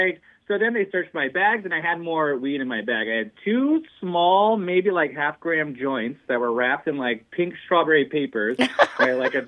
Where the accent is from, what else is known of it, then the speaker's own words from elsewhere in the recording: Norwich, Connecticut, United States; now in Puerto Rico; I'm originally from Connecticut, from Norwich, Connecticut, actually. I currently live in Puerto Rico, but I am currently today in Connecticut.